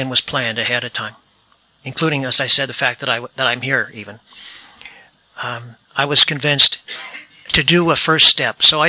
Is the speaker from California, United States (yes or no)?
yes; Pacifica, California, United States; I'm a sexaholic from Pacifica, California.